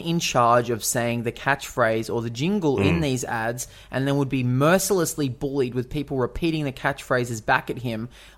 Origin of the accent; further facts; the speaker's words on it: Canada; Like everyone, dude. Like me and you. We're all Canadian.